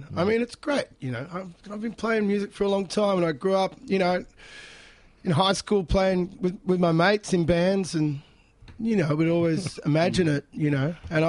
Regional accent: Ireland; my father's Irish, and I'm Irish

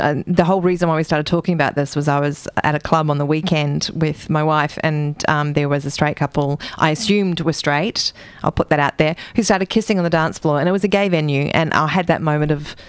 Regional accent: New Zealand; I'm a Kiwi

